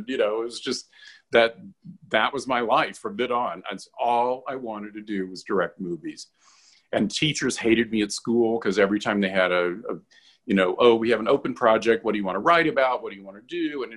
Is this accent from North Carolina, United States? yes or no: yes; Asheville, North Carolina, United States; I grew up in North Carolina in Asheville, and we took a cross-country road trip to California to go to Disneyland and the Grand Canyon